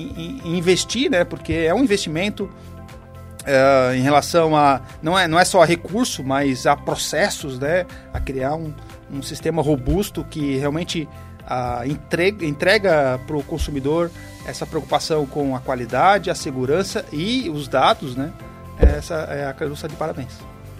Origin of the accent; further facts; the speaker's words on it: Criciúma, Santa Catarina, Brazil; eu sou de Criciúma, né, mas a gente já vem para cá há muitos anos